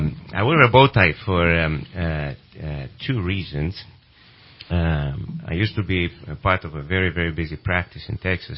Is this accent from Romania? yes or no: yes; Romania; now in United States; No, I'm originally from Romania.